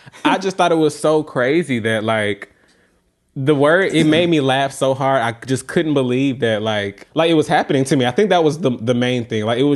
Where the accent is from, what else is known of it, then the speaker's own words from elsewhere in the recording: the South, United States; But I'm from the South